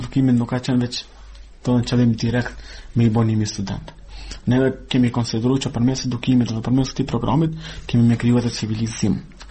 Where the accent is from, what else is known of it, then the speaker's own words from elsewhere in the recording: Kosovo; Ne, si Kosovar, si pjesëtar të komuniteteve në Ashkali dhe Gjipjan